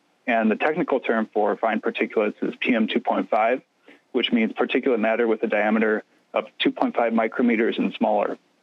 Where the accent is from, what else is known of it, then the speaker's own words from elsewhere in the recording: Illinois, United States; I'm originally from Illinois, near Chicago, and that's where I went to school